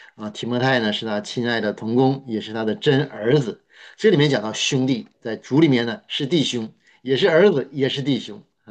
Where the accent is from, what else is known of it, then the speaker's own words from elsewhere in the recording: China; 我们中国人说，哎，求他来办这件事情啊